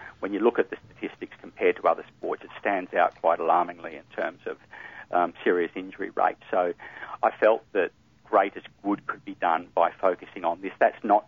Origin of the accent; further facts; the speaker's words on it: Perth, Western Australia, Australia; moved away; I mean, I'm from Perth originally, so I take great pleasure in, you know, a trip across the Nullarbor and spending a few weeks in WA.